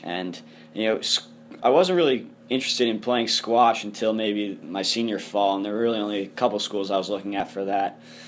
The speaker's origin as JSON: {"language": "English", "town": "Baltimore", "region": "Maryland", "country": "United States", "said": "and I'm from Baltimore, so there's a pretty competitive interscholastic league there."}